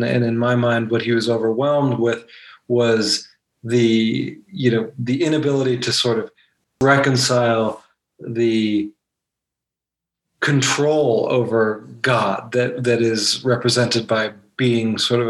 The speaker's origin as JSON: {"language": "English", "region": "Montana", "country": "United States", "tie": "born or raised there", "said": "my experience growing up in Montana"}